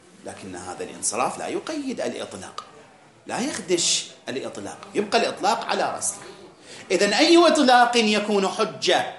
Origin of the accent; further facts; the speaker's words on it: Iraq; إحنا عندنا الآن مثلا بالعراق، الآن بالفرات الأوسط